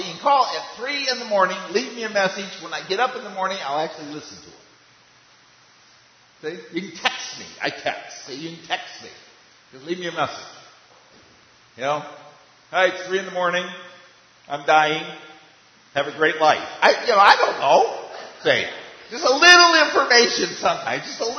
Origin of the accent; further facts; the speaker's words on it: Michigan, United States; I mean, I'm from Michigan. I understand you only have so many play days in the summer.